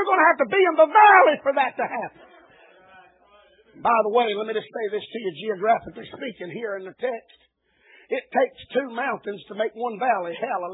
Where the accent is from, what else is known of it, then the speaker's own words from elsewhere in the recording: Tennessee, United States; I'm an Appalachian American raised in the hills of Tennessee.